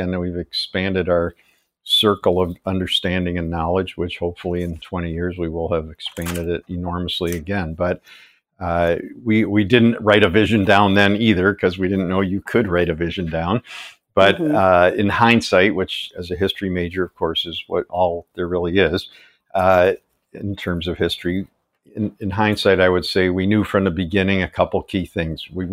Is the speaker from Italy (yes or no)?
no; Chicago, Illinois, United States; now in Ann Arbor, United States; I grew up in Chicago. I came to Ann Arbor to go to school at the University of Michigan